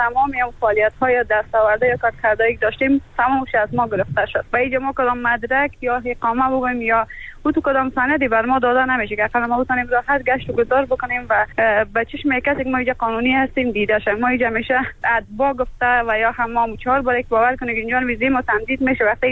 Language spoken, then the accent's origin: Persian; Afghanistan; من از افغانستان اومدم